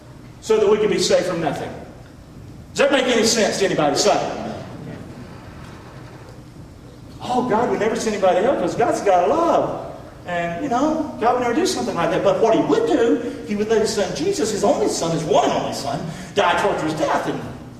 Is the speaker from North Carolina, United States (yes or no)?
yes; Rockingham, North Carolina, United States; I'm from Rockingham, North Carolina. If people from Rockingham, North Carolina can understand the Bible, you can understand the Bible.